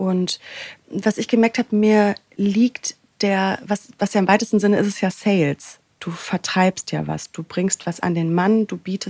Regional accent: North Rhine-Westphalia, Germany; also born or lived in Cologne; now in Berlin, Germany; ich bin aufgewachsen im Sauerland, recht klein und beschaulich, bin dann nach Köln zum Studieren gegangen, habe dort Medienmanagement studiert und bin über diese Station für ein Praktikum nach Berlin.

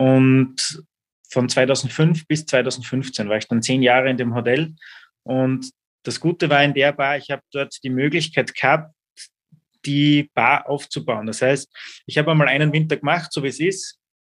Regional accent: Styria, Austria; Und das hat mir dann als Steirer schon richtig gut gefallen.

